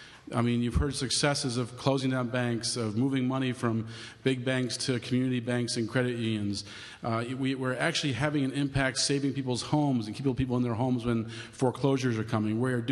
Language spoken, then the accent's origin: English; Baltimore, Maryland, United States; I'm actually from Baltimore, but I haven't been involved in Occupy Baltimore